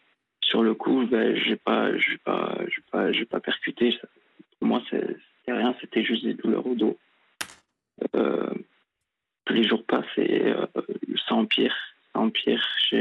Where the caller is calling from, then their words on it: Mont-de-Marsan, Nouvelle-Aquitaine, France; J'ai 22 ans, je suis de Mont-de-Marsan.